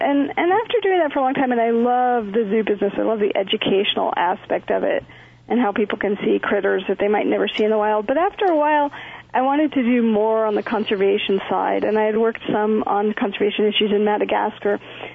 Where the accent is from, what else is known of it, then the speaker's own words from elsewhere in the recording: Texas, United States; I grew up in Texas, down at the end of the street, you know, in the ditch or the little creek, you know, sifting for tadpoles.